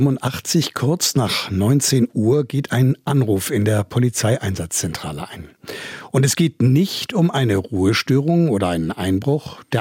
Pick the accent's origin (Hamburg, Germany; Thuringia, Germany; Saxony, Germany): Hamburg, Germany; ich bin in Wellingsbüttel aufgewachsen, das ist im Hamburger Norden